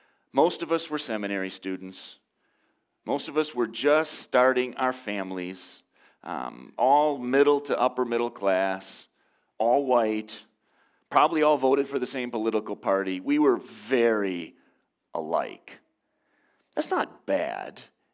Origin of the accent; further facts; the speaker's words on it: Saginaw, Michigan, United States; I grew up in Saginaw, and Saginaw was, at the time, a GM town.